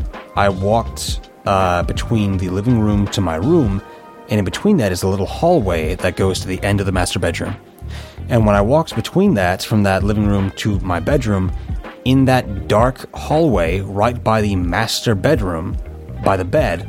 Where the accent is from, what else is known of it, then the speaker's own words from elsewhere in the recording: Scotland, United Kingdom; Great to hear you're a fellow Scot.